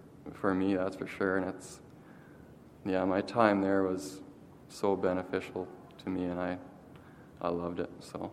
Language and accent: English; Bow Island, Alberta, Canada; I'm from Bow Island, Alberta.